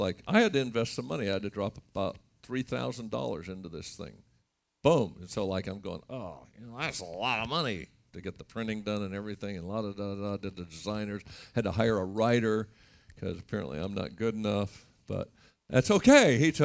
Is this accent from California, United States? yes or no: yes; California, United States; now in Namibia; I grew up in California. We don't even have rivers out there. And we don't have any rivers in Namibia.